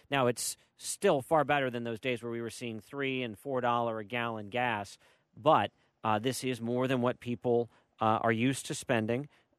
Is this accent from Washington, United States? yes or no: no; California, United States; As a Californian, I remember $4 plus gallons of gas.